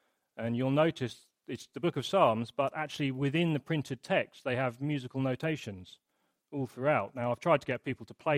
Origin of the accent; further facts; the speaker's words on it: Hastings, South East England, United Kingdom; As Simon said, I'm from Hastings. It's 2 hours that way. That's about all there is. It's not much else to say about Hastings.